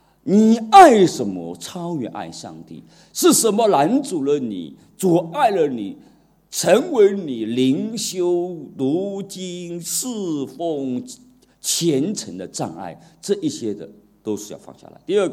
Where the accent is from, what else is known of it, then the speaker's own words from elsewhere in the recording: China; 我就去那个营业厅营业厅，我们中国人讲营业厅